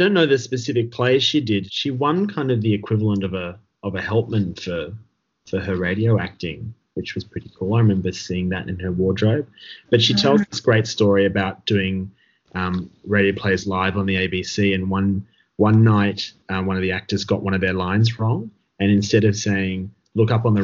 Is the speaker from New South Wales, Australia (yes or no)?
yes; Sydney, New South Wales, Australia; But yeah, I'm from Sydney. So I grew up in Sydney and then did my university studies at Sydney Uni.